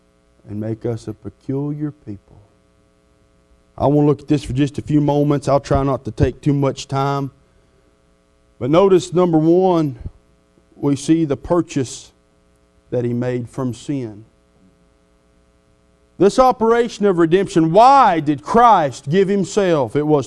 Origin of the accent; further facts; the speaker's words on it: Saluda, North Carolina, United States; And we were peculiar growing up. We was backwards. We was from Saluda.